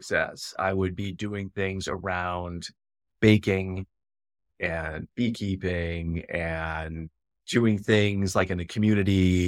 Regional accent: Minneapolis, Minnesota, United States; moved away as an adult; also born or lived in Boston; I'm originally from Minneapolis, moved to Boston, and was looking for a job in regulatory affairs space

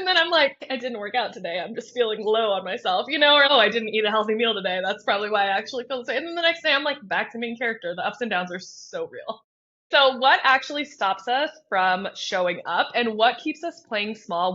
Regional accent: Kansas, United States; Growing up in the Midwest, you know, growing up, I literally remember in high school showing up in heels my first week of school in Kansas

